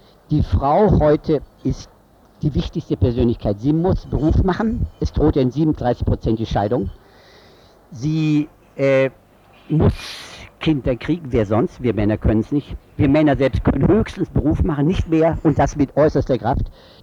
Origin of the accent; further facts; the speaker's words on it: Freiburg, Baden-Württemberg, Germany; Ich bin Freiburger, geboren 1923.